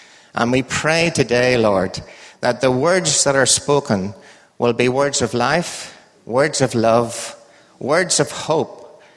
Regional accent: Northern Ireland, United Kingdom; Hope you can understand my accent. I know Alan can. Because we're from the same neck of the woods. In fact, we only live, I think, about 10, 15 miles apart in Northern Ireland.

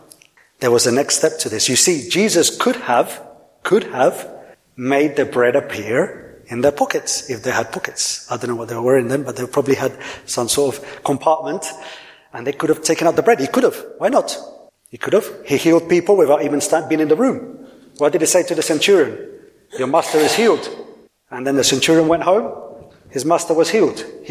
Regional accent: Colombia; now in United Kingdom; And we're from Colombia. We went to Colombia, so part of Colombia is in the Caribbean

